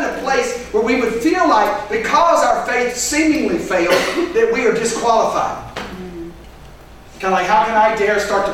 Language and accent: English; United States; I'm an American. I want it now, right?